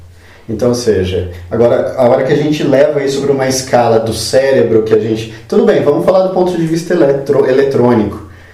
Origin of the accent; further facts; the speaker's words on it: São Carlos, São Paulo, Brazil; Eu sou de São Carlos, o pesquisador estava lá